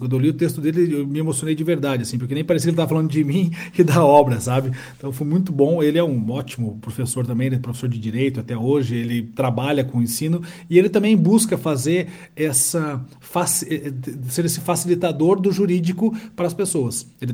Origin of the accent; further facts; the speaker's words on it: Curitiba, Paraná, Brazil; Eu sou aqui de Curitiba, né? Somos próximos, aqui estão passando um friozinho nesse momento.